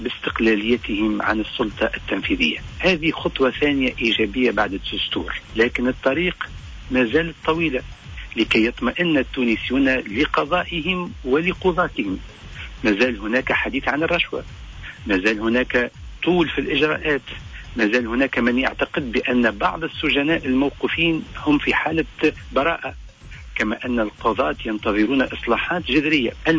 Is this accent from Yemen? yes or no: no; Tunisia; أشعرتنا كتونسيين بأن بلادنا تتغير